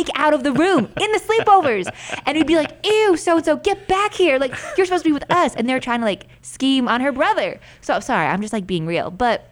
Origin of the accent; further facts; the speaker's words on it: Northeast, United States; now I'm from the Northeast and gun culture is all, like also just really different there.